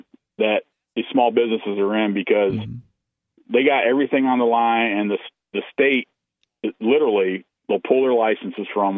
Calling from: Grand Rapids, Michigan, United States; Grand Rapids, Michigan.

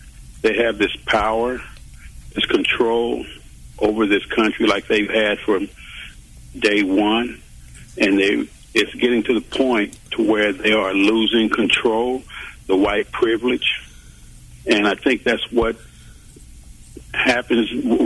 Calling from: Kansas City, Kansas, United States; I'm calling from Kansas City, Kansas.

